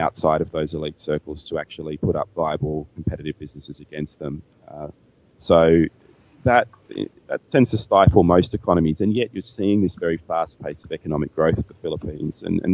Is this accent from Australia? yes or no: yes; Australia; Being an Australian with deep experience of working in Southeast Asia